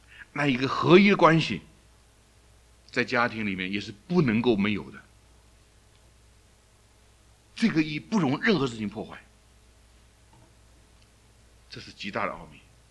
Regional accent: China; 尤其东方的父母，尤其我们中国人常常犯这个问题。

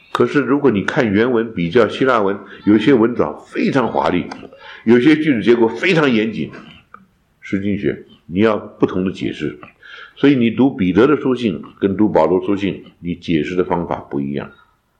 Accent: Fujian, China; 我们福建人啊，福建这里有啊，是挺有福建人，福建的方言多得很，是不是？很多时候一个山过去，福建山地嘛，过了山就听不懂了

